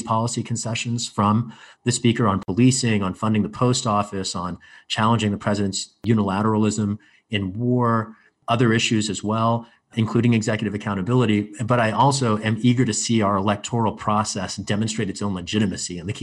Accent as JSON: {"language": "English", "country": "Pakistan", "tie": "born or raised there", "lives_now": "United States", "said": "The reason I am Pakistani-American in particular is because U.S. foreign policy a generation ago supported a military dictator in my native country, and that dictatorship denied civil liberties, including religious freedom."}